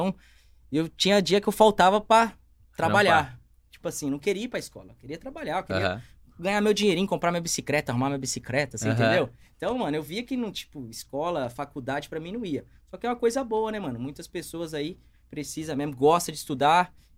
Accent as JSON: {"language": "Portuguese", "town": "Campinas", "region": "São Paulo", "country": "Brazil", "tie": "born or raised there", "said": "Campinas. Campinas. Nasci mesmo. Em Campinas, fui criado em Campinas. E até hoje estamos aí em Campinas"}